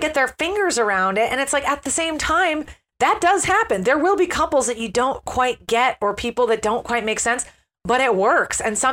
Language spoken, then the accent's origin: English; United States; I would say as an American, I'm a little more familiar with the Zsa Zsa marriage.